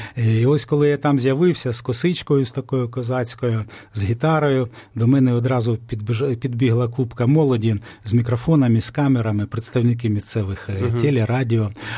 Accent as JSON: {"language": "Ukrainian", "town": "Bila Tserkva", "region": "Kyiv Oblast", "country": "Ukraine", "tie": "born there", "said": "Народився в Білій Церкві."}